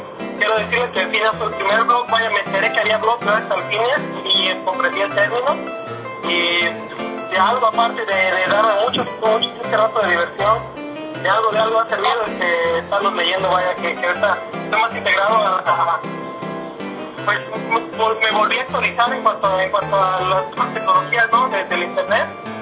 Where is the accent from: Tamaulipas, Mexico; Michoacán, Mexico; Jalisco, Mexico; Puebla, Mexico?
Michoacán, Mexico; now in United States; Soy de Michoacán.